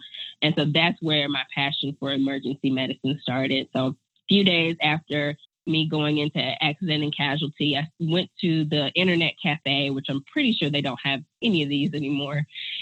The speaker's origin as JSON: {"language": "English", "town": "Milwaukee", "region": "Wisconsin", "country": "United States", "tie": "born or raised there", "said": "Milwaukee has a very high teen pregnancy rate. So I was trying to give back to my hometown by becoming an OBGYN"}